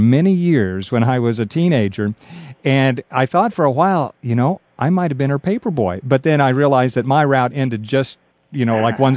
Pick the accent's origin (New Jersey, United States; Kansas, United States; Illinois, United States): Kansas, United States; Wichita; And I said, well, I grew up in Wichita, Kansas.